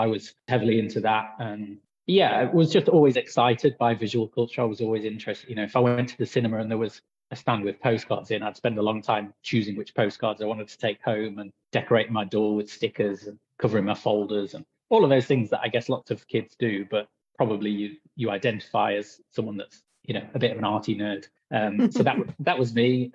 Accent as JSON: {"language": "English", "region": "East Midlands", "country": "United Kingdom", "lives_now": "Birmingham, United Kingdom", "said": "I'm from Nottinghamshire originally. I married into the Midlands in 2009. So I've been here 14 years. So it feels like home now, very much so."}